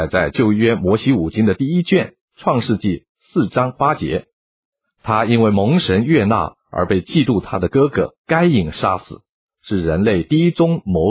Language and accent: Chinese; China; 这就有点像我们中国人说的行尸走肉